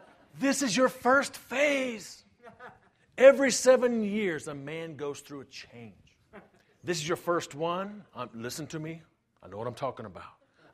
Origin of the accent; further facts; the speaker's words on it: Slidell, Louisiana, United States; moved away as an adult; now in Mobile, United States; I was from Slidell.